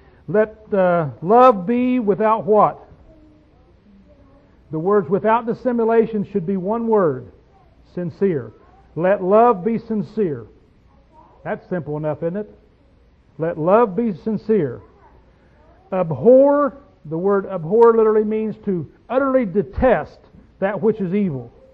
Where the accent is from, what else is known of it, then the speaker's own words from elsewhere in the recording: United States; born there; I thank God that I was born in America